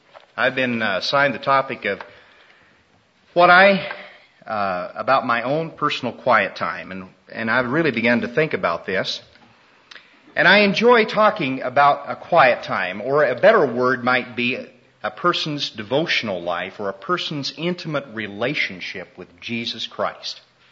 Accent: Smith Center, Kansas, United States; Danny mentioned I'm from Smith Center, Kansas. How many of you know where that metropolitan center population up in north central Kansas really is?

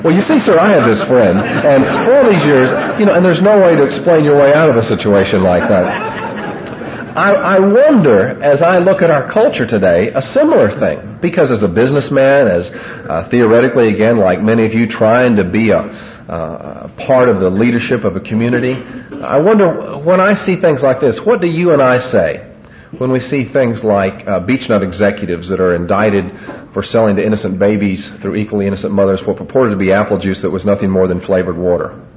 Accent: Texas, United States; now in Tennessee, United States; Living in Tennessee, I grew up kind of in Texas, was recruited by your universities here, came up to Oklahoma State for a year

